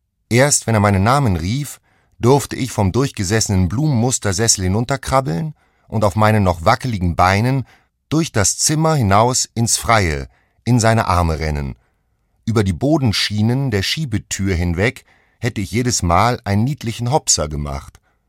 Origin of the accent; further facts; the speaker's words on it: Homburg, Saarland, Germany; born there; in meiner Geburtsstadt, diesem Homburg im Saarland, mit 2 Jahren auf einem Dreirad